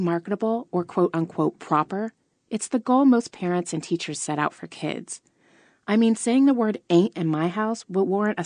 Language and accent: English; Las Vegas, Nevada, United States; You see, where I grew up in Las Vegas, there were two types of black kids in school.